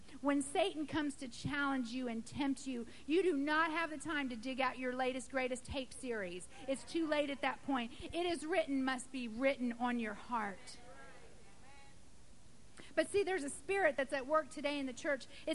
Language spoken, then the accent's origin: English; Lomé, Togo; also born or lived in Africa; See, I grew up in Africa. I know pythons personally. When we first moved to Lomé, to Togo, we didn't speak Ewe or Mina